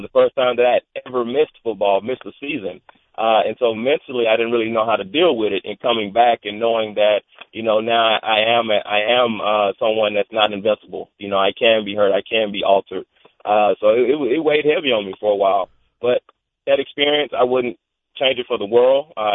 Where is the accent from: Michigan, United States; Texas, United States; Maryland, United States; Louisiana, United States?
Texas, United States; as a child, especially growing up in Texas, you dream to play in the NFL.